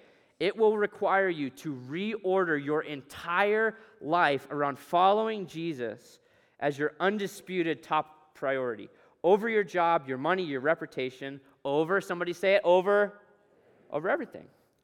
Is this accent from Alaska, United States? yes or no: yes; Alaska, United States; I grew up in Alaska, and so I run outside a lot in the wintertime